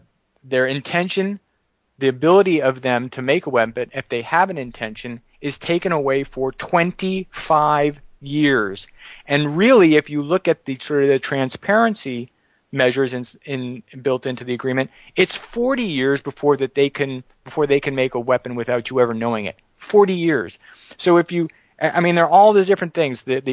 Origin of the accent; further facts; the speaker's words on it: Livermore, California, United States; And I actually, I grew up in Livermore, California, home to Lawrence Livermore Nuclear Laboratory, the world's leading nuclear weapons research facility.